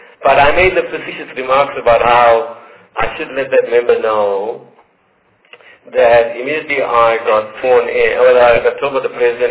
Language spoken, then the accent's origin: English; South Africa; first language English; advantages under apartheid because of my relative privilege of getting a master's degree. English is my first language.